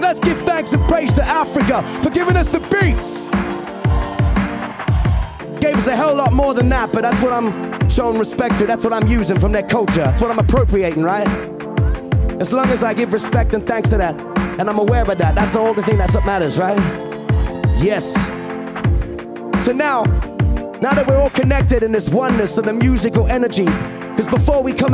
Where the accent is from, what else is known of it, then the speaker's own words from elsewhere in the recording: Australia; I come from Australia. I'm a white man.